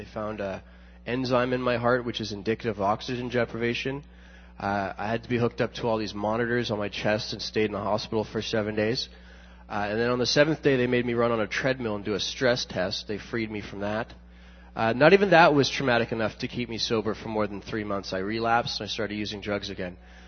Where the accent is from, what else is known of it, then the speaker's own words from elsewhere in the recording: Bermuda; I'm 27 years old, and I'm from Bermuda.